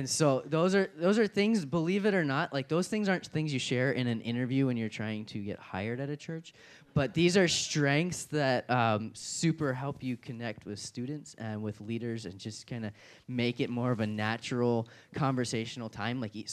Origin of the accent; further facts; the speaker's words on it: Pennsylvania, United States; I grew up in Pennsylvania. Pretty much everybody around me hunted and fished, and so that was kind of like how I was born and raised.